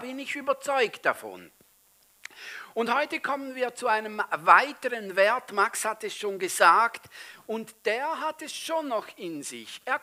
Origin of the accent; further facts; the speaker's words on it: Switzerland; Als Schweizer haben wir ein einzigartiges oder ein spezielles Verhältnis zu Leiterschaft ganz grundsätzlich.